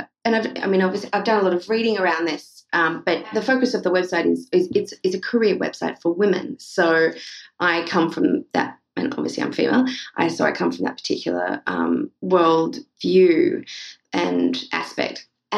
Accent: Australia; I grew up in Australia and I studied law

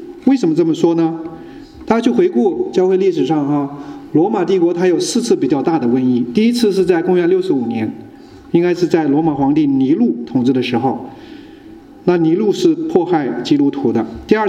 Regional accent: Ezhou, Hubei, China; 因为我的家乡就离武汉只有一个小时的车程，在鄂州。

